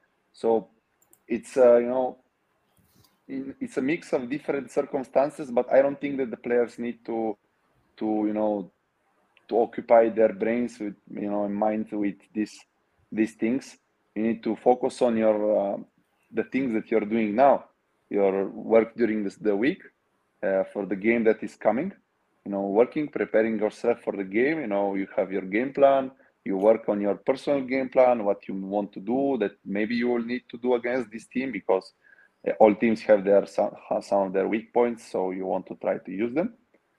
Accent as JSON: {"language": "English", "country": "Bulgaria", "said": "because I came from Bulgaria."}